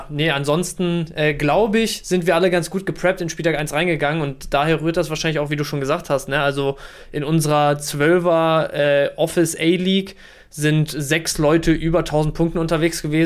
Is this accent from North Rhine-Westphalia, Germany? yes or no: yes; Bielefeld, North Rhine-Westphalia, Germany; also born or lived in Dortmund; und dann aber mein Leben lang in Bielefeld gewohnt.